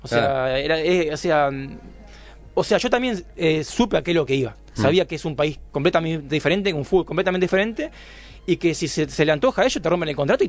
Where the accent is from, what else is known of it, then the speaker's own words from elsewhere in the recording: Rosario, Colonia, Uruguay; yo soy de Colonia, Rosario.